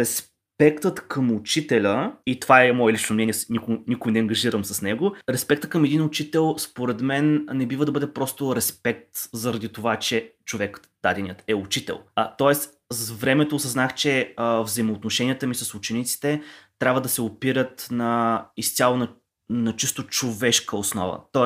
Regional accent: Eastern Rhodopes, Bulgaria; Моя роден край е всъщност района на Източни Родопи

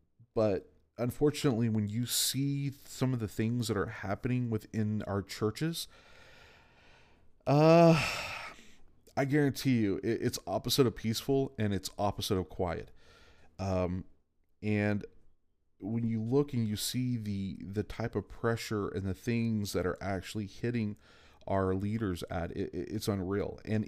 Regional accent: United States; And now, as a American, we should allow everyone necessarily to have the right to live any way they want to live.

